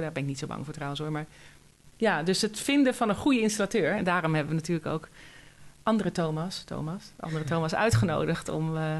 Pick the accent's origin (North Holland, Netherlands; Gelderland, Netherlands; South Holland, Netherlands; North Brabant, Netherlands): South Holland, Netherlands; The Hague; ik ben verhuisd naar een plek aan de andere kant, of nou, niet de andere kant van Nederland, het klinkt wel heel erg, maar ik kom ook uit Den Haag en ik woon nu niet meer in Den Haag.